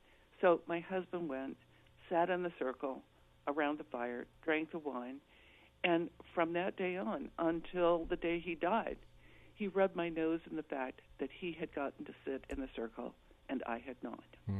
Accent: Arizona, United States; I grew up in Cochise County, but we didn't learn anything about the people who had lived in the desert before we got there.

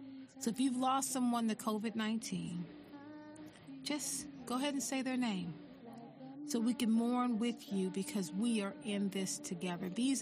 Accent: the South, United States; One of the things that I do believe as a Southerner that my grandmother taught me

